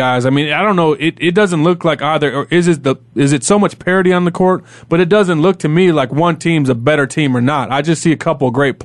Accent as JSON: {"language": "English", "town": "Wilmington", "country": "United States", "said": "Yep, from Wilmington, too."}